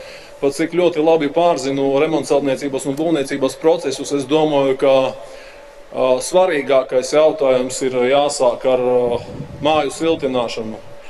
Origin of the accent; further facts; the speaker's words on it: Balvi, Balvi Municipality, Latvia; now in Madona, Latvia; Esmu dzimis, audzis Balvas un dzīvojis līdz 1999. Gadam, pēdējie 22 gadi dzīvoju Madonā, bet esmu nolēmis atgriezties dzimtajā pilsētā